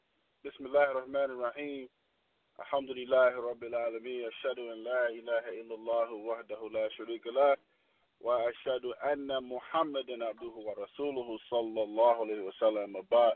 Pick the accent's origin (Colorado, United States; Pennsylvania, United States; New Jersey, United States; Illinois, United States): New Jersey, United States; born and raised in the Greek city of North New Jersey